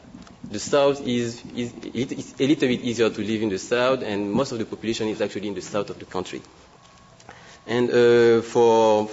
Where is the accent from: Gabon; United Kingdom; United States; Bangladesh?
Gabon; also born or lived in Mali / France; I've been living in many different countries. I was born in Mali, grew up in Gabon, in Central Africa, did my undergrad and my graduate studies in France